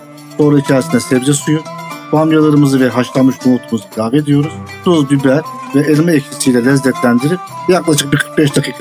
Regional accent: Bolu, Turkey; Boluluyum.

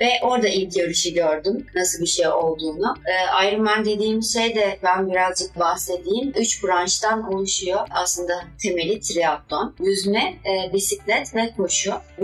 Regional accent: Ankara, Turkey; now in Istanbul, Turkey; Gazi Ekonomi mezunuyum. Ankara'lıyım.

